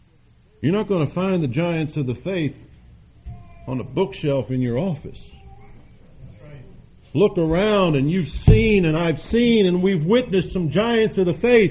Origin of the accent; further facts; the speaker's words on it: Detroit, Michigan, United States; I grew up in the Detroit area, and I grew up in the middle of a tremendous circle of fellowship.